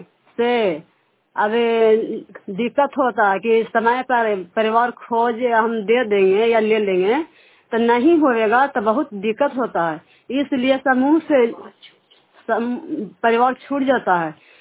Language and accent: Hindi; Fatehpur, Bihar, India; ग्राम फतेहपुर पंचायत नगरता के रहने वाली हूँ मैं। हम जिला नालंदा